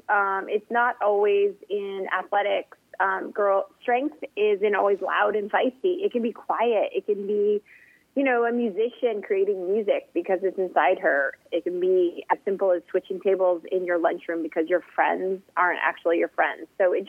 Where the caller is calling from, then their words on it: Atlanta, Georgia, United States; I'm in Atlanta.